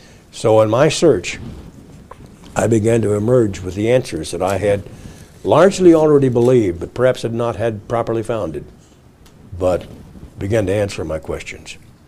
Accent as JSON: {"language": "English", "region": "Oregon", "country": "United States", "tie": "born or raised there", "said": "I grew up in Oregon. I worked in the woods quite a bit."}